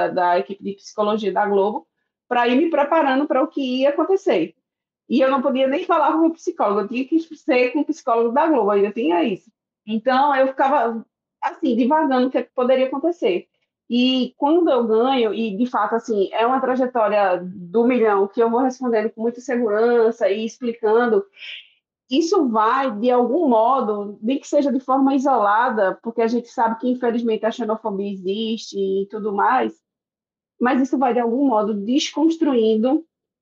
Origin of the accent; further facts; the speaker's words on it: Northeast Region, Brazil; eu sou nordestina, eu tenho um sotaque muito forte, eu sou parda.